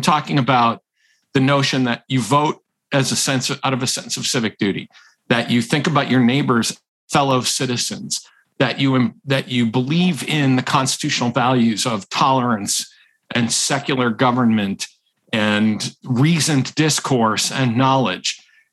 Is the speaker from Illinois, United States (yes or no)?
no; Massachusetts, United States; And I am from Massachusetts and live in Rhode Island.